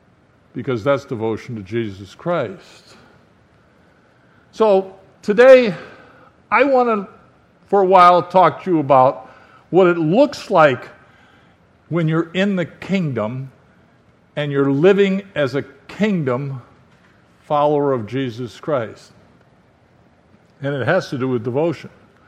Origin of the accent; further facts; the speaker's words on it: Michigan, United States; I was even happy that Iowa won, even though I'm from Michigan, you know.